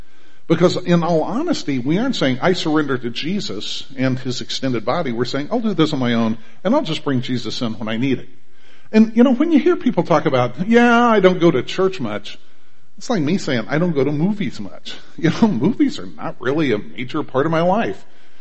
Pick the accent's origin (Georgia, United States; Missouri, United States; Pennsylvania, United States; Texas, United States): Missouri, United States; Clarence; Literally, when I was growing up in Clarence